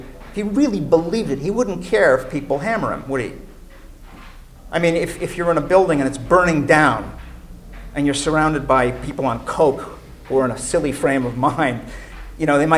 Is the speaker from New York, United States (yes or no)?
no; Chicago, Illinois, United States; I mean, I'm from Chicago. Nobody has to tell me that Democrats steal elections.